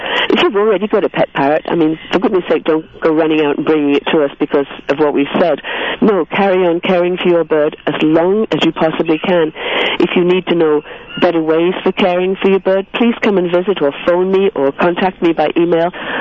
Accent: England, United Kingdom; accent: English; Now, my English accent, it probably sounds like I'm saying pirate, but I'm saying parrot

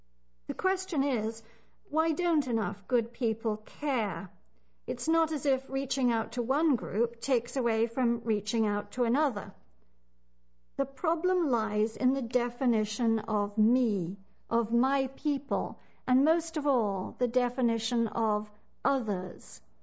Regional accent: India; Growing up in India, my mother's house was always full of human refugees, poor and disabled people, unwed mothers who had been cast out by their families, as well as orphaned animals.

